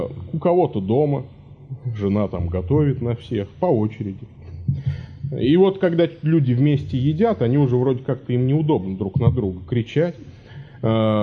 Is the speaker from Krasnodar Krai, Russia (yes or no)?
no; Samara, Samara Oblast, Russia; У нас в Самаре, откуда я родом